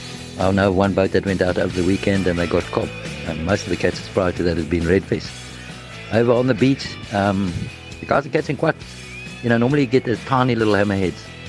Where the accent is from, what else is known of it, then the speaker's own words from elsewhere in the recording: Eastern Cape, South Africa; I'm from the Eastern Cape.